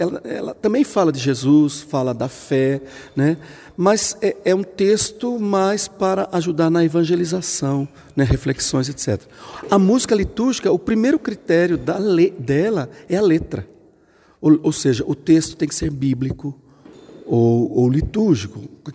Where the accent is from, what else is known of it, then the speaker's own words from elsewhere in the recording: São Paulo, Brazil; now in Brasília, Brazil; eu sou jesuíta, né? E na minha infância eu sou do interior de São Paulo, atualmente lá em Brasília como assessor na comissão de música de liturgia, né?